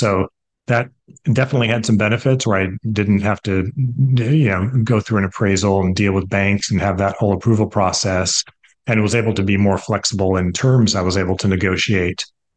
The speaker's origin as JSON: {"language": "English", "town": "San Jose", "region": "California", "country": "United States", "tie": "born or raised there", "said": "I was born and raised in San Jose and grew up in Silicon Valley. Went to San Jose State University"}